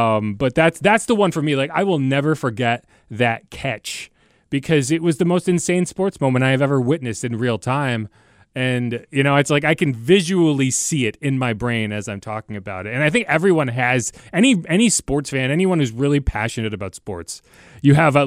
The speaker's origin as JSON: {"language": "English", "region": "Connecticut", "country": "United States", "tie": "born or raised there", "said": "So I grew up in Connecticut. I was a big Giants fan, and the David Tyree helmet catch."}